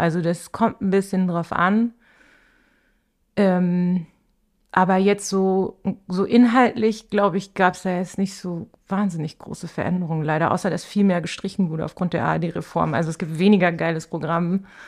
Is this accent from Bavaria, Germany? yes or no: no; Ulm, Baden-Württemberg, Germany; Aus Süddeutschland, Ulm die Ecke.